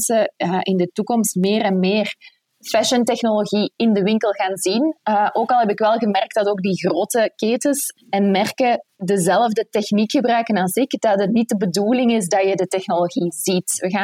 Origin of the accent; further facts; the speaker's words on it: Belgium; Voor mij als Belg, die zelf ook van nature redelijk pessimistisch en nuchter is